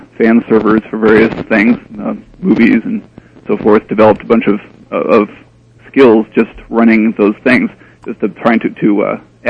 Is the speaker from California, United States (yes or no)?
yes; Redwood Valley, California, United States; Yes, indeed, I'm from Redwood Valley.